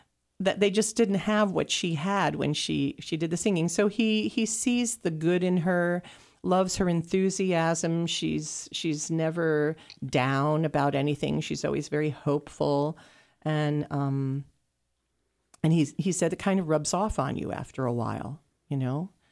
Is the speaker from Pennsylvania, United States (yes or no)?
yes; Pennsylvania, United States; So I'm from Pennsylvania, but I don't really speak like the people in Pennsylvania.